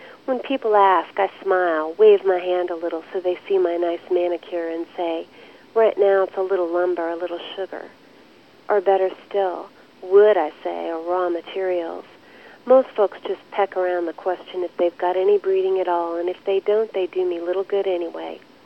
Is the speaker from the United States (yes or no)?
yes; Louisiana, United States; I grew up in southern Louisiana, and I started writing when I was about 5 years old.